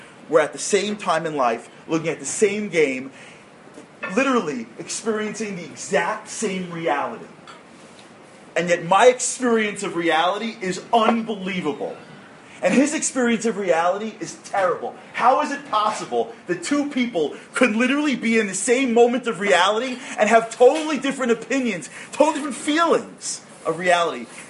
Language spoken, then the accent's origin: English; New York, United States; When I grew up in New York. And when you're a New Yorker and you're a sports fan, they give you a choice.